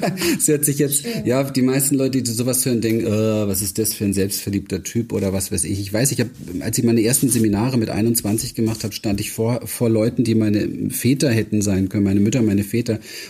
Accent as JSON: {"language": "German", "region": "Berlin", "country": "Germany", "tie": "born or raised there", "said": "Das fing an mit sehr schwerer Kindheit. In Berlin übrigens. Ich bin in Berlin Wedding aufgewachsen, Gesundbrunnen, habe in den Mülltonnen gespielt."}